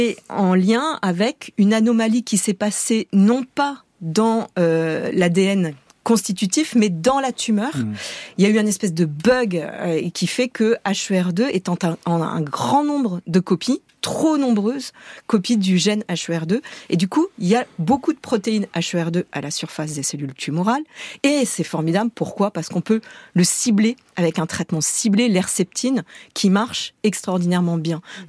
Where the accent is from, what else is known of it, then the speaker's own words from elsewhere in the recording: France; Voilà, on est français, on adore le bon vin.